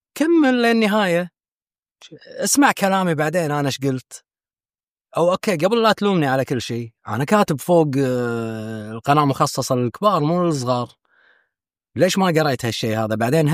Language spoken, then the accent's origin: Arabic; Kuwait; صارت سالفة عندنا بالكويت